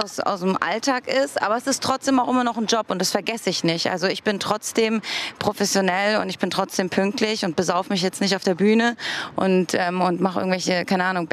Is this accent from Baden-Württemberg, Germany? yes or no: yes; Heidelberg, Baden-Württemberg, Germany; Ich bin verheiratet, ich bin in meiner alten Heimat Heidelberg wieder und wohne dort